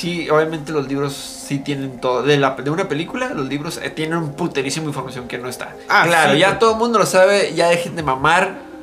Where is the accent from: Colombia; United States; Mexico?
Mexico; Entonces, soy mexicano, soy vato y estoy pendejo.